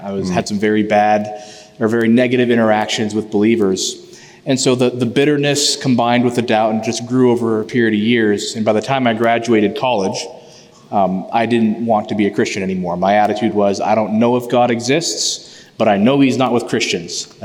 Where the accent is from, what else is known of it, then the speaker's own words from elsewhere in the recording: Fort Kent, Maine, United States; Yeah, I was born in Fort Kent, Maine, right on the border with Canada, basically. Raised in Maine by really loving parents, Christian parents.